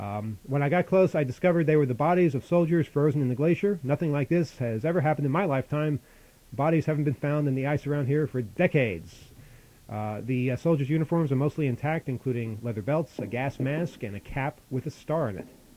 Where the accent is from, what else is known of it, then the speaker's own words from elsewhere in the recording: Louisiana, United States; I'm from Acadia, which is the name for the south central region of Louisiana where Cajun culture is located.